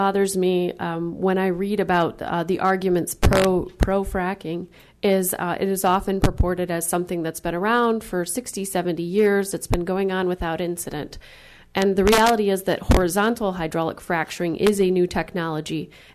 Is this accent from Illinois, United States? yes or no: no; Michigan, United States; This is personal for me. I grew up in Kalkaska County, which is one of the hot spots for lots of profit being made for some private companies there on hydraulic fracturing.